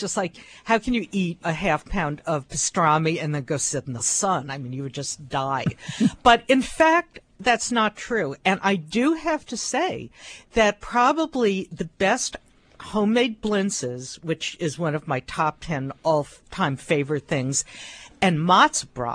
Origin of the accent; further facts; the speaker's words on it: New York City, New York, United States; I grew up in New York City, and I'm a Jew, so therefore I'm an expert on, you know, on all things, on everything.